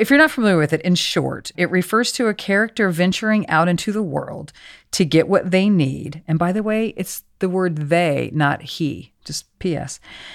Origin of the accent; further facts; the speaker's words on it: Oklahoma, United States; I'm kind of a nobody that works, you know, behind the scenes in Hollywood. I come from Oklahoma.